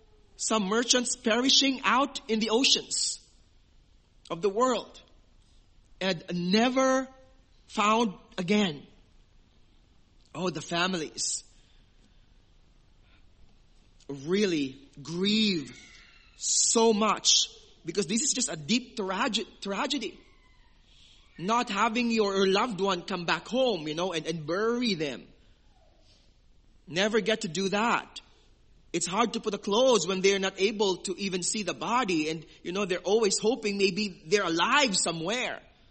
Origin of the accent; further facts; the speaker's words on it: Iloilo City, Western Visayas, Philippines; there are a lot of sea merchants hailing from the Philippines. Especially in my hometown, Iloilo City.